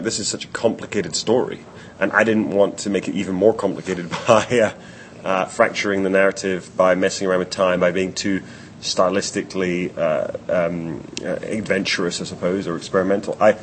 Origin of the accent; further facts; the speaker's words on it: Scotland, United Kingdom; I was like 13 years old, growing up in the Scottish countryside